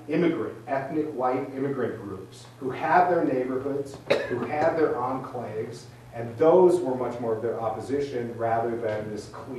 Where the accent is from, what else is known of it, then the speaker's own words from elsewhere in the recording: Chicago, Illinois, United States; And I'm from Chicago, and I made a documentary that you can watch on Amazon.